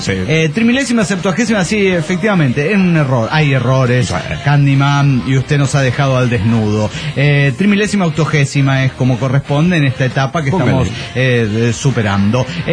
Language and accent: Spanish; Guadalajara, Jalisco, Mexico; Soy genéticamente incompresible de Guadalajara.